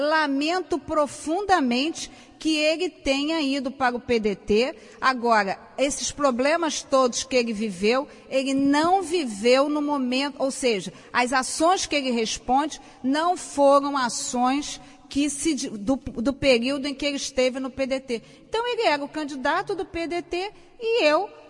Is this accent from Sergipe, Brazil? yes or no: no; Penha, Rio de Janeiro, Brazil; Eu sou uma mulher de 61 anos, eu sou cria da Penha, sou fruto da escola pública, sou filha de imigrantes portugueses, dono de padaria